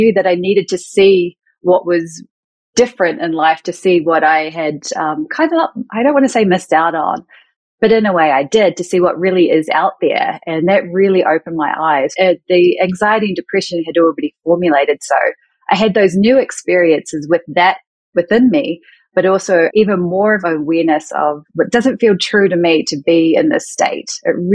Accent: New Zealand; moved away; growing up in New Zealand, it feels like such a long time ago now, not just because I'm not a spring chicken anymore, although I feel like a kid at heart and I'm forever going to hold on to that. It's because I moved away from New Zealand 12 years ago.

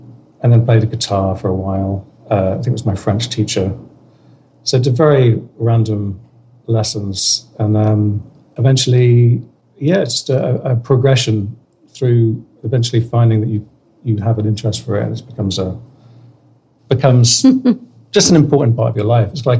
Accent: England, United Kingdom; accent: English; my mother's Northern Irish Protestant, father Southern Irish Catholic. So there's this kind of, and then I grew up in England, so I ended up with an English accent.

